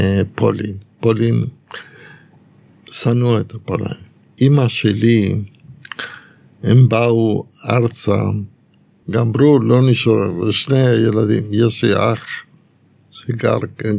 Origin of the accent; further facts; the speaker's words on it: Montevideo, Uruguay; למעשה, כעבור 4 שנים עברנו למונטווידאו. גדלתי במונטווידאו.